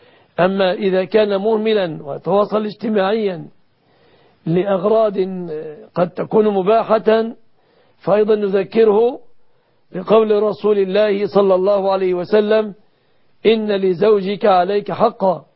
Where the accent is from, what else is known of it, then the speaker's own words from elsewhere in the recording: Egypt; بلادنا مصر